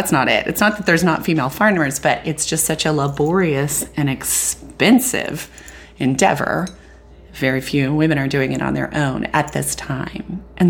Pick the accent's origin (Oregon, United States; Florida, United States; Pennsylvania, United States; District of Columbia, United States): Oregon, United States; Joseph; I'm from Joseph, Oregon. Proud to say I'm from Joseph, Oregon, and named after Chief Joseph.